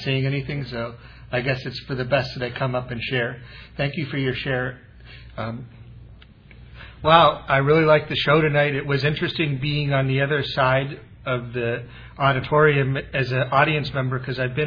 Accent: Los Angeles, California, United States; I'm originally from West LA, and my support network is mostly on the west side still.

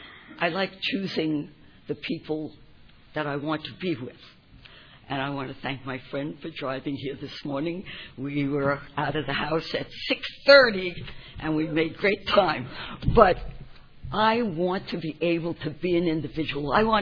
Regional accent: Bronx, New York, United States; now in San Diego, United States; I grew up in the Bronx, but of course you didn't know that from my accent. I've lived in San Diego now for 35 years.

